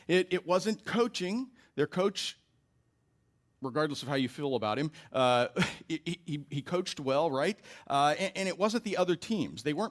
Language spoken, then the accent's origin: English; Iowa, United States; I'm originally from Iowa. I attended the University of Iowa.